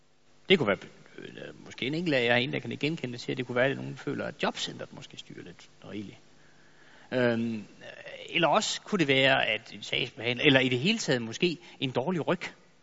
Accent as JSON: {"language": "Danish", "region": "Jutland", "country": "Denmark", "lives_now": "Zealand, Denmark", "said": "Jeg er jo jyde, det må jeg sige."}